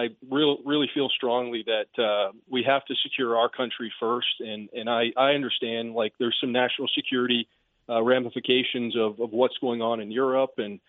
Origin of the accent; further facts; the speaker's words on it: Fort Kent, Maine, United States; You know, I grew up in Fort Kent, and you know, Canada's right across the border